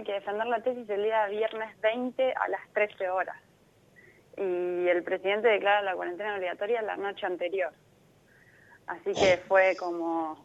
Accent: Buenos Aires, Argentina; now in La Plata, Argentina; No, yo soy de Belgrano, de Capital Federal.

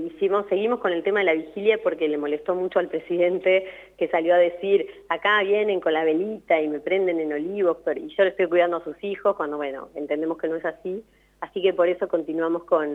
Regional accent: Argentina; como argentinos

